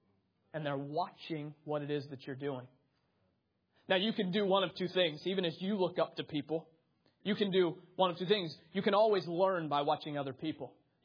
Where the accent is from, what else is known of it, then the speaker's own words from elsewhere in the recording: Pittsburgh, Pennsylvania, United States; we grew up right outside of Pittsburgh.